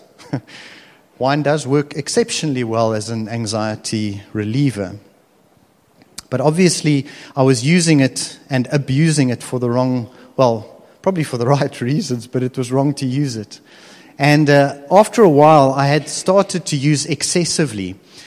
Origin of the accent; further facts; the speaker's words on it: Stellenbosch, Western Cape, South Africa; Growing up in Stellenbosch, alcohol is part of the kind of the daily routine.